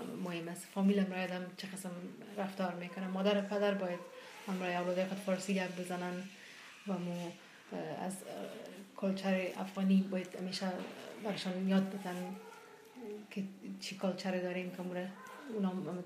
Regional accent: Kabul, Afghanistan; born or raised there; also born or lived in Iran

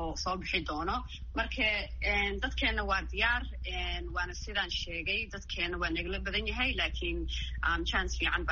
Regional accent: United States; annaka mareekan baan deganahay mareekan baan joognay 23 sano halkan baan wax ku bartay halkan baan ku koray

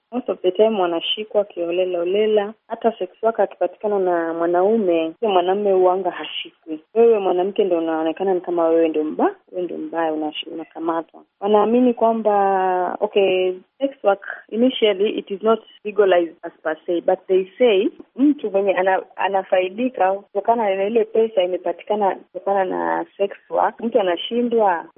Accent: Kenya; So tunachukulia issue ni kama mwanamke, kama Mkenya wa kawaida

